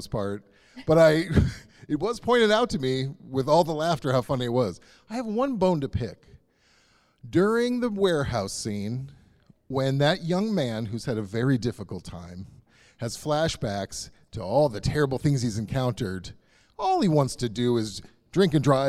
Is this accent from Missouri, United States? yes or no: yes; Missouri, United States; And I'm from Missouri, and that's a very small town.